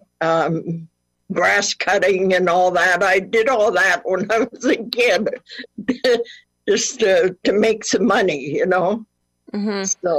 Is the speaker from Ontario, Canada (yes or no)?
yes; Guelph, Ontario, Canada; Always lived in Guelph.